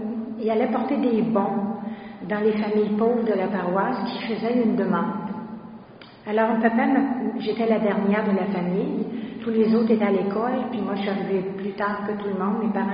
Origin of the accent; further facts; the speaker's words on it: Quebec City, Quebec, Canada; je viens du quartier de Limoilou, alors une famille ouvrière, avec le chapelet en famille à tous les soirs. Et mon père était président de la Saint-Vincent-de-Paul, à Saint-Esprit. J'ai grandi sur la 9e rue.